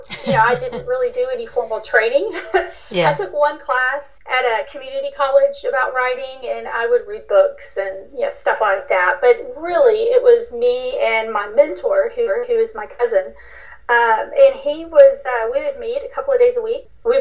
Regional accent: Texas, United States; Okay, so I'm actually visiting my mom in my hometown in East Texas.

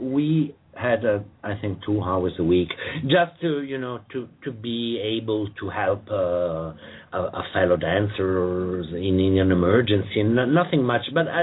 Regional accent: United Kingdom; No, British. I'm British myself. I mean, I had a British education, but then I had such a great experience with the United States that I lost some of my stiffness.

